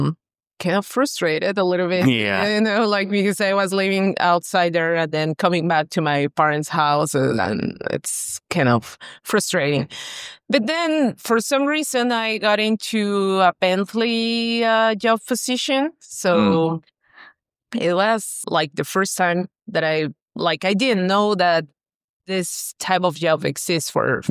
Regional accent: Cuernavaca, Morelos, Mexico; English is a second language; I studied there in Mexico all my life. And then I did a bachelor degree there, or like in my small town where I lived. It's called Cuernavaca. It's close to Mexico City.

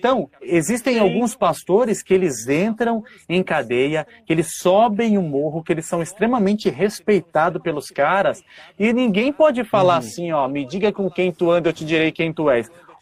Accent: São Paulo, Brazil; Sou aqui da região do Capão Redondo, meu.

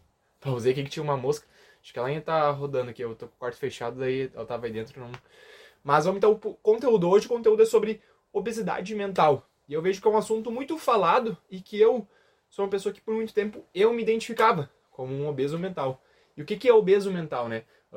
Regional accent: Brazil; mas que nós somos brasileiros e a gente é resistente para fazer as coisas dar certo

